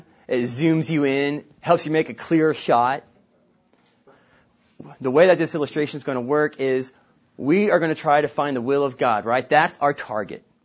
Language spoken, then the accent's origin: English; Oklahoma, United States; I'm from Oklahoma. I'm from southern Oklahoma, which just means guns are ingrained into my blood.